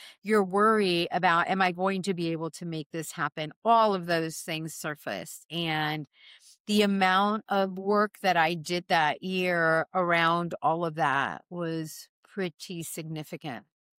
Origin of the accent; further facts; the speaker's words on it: Miami, Florida, United States; because even growing up in Miami, I was living in a city and you still had to drive a half hour to get to the beach.